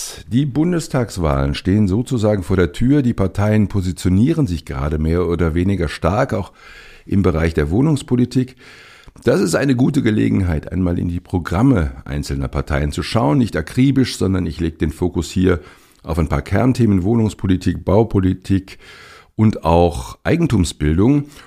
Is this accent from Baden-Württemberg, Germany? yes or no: no; Cologne, North Rhine-Westphalia, Germany; Ich habe Ihnen ja mal gesagt, ich bin auch Kölner.